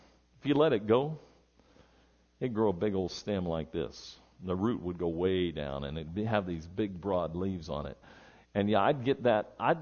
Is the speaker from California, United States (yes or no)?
yes; California, United States; I grew up there in Northern California.